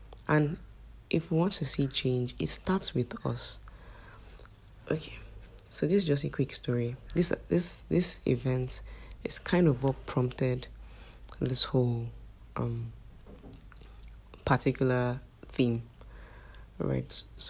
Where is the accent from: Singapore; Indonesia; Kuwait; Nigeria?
Nigeria; how we can best cushion ourselves in these times as Nigerians and as people generally